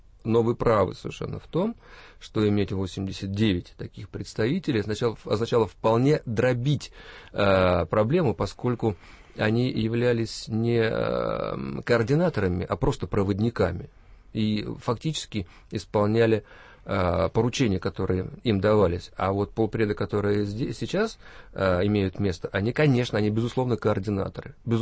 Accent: Moscow, Russia; я москвич. Я москвич.

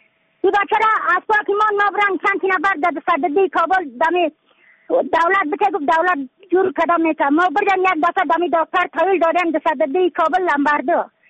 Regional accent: Badakhshan, Afghanistan; از بدخشان هستم، مرکز بدخشان ولسوالی اکل پایان قیره اوپینگ

